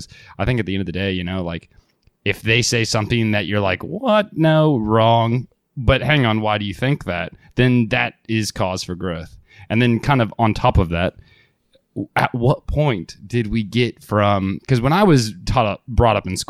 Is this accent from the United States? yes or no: yes; Kansas City, Missouri, United States; I'm from Kansas City